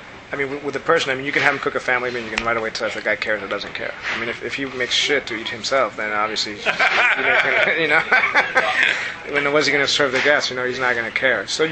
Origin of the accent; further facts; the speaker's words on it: Mexico; when I was growing up in Mexico